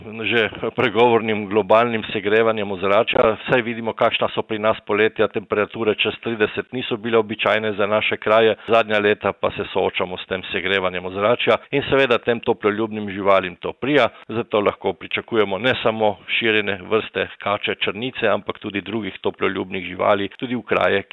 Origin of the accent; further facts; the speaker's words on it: Littoral–Inner Carniola, Slovenia; No in jaz sem doma iz Zgornje Pivke in ker tam spremljam živi svet že več kot 50 let